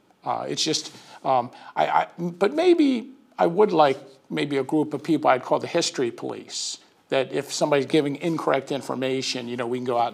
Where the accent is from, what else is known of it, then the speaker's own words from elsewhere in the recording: Baltimore, Maryland, United States; also born or lived in Northern Carroll County, Maryland; Well, I'm from Baltimore. And when I think I was about 12, and I'm sure like many families that live, you know, near the city, my dad decided to move to the country. So we moved to Northern Carroll County